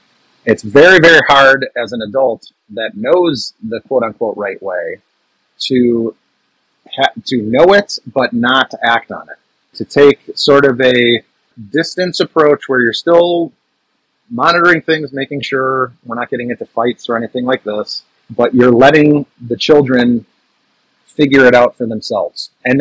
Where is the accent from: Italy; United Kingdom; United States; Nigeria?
United States; Sheboygan, Wisconsin; Actually, the school that I grew up in here in Wisconsin. I'm back to my alma mater. It's a preschool through 12th grade school system in Sheboygan, Wisconsin.